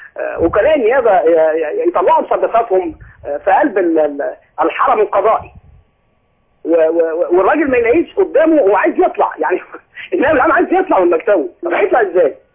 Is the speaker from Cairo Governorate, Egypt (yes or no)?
no; Alexandria, Alexandria Governorate, Egypt; من اسكندرية واعتقد ان احنا تقابلنا انا وانت